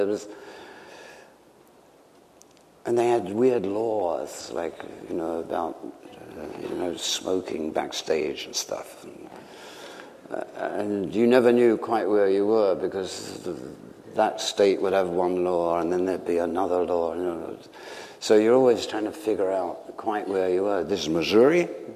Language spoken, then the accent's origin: English; England, United Kingdom; I think it was basically because we're English and cute or something